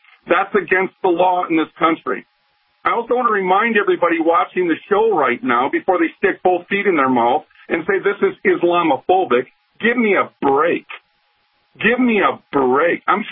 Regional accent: Minnesota, United States; I'm from Minnesota.

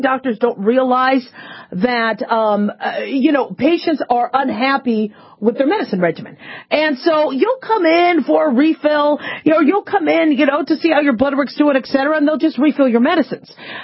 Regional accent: Phoenix, Arizona, United States; born or raised there

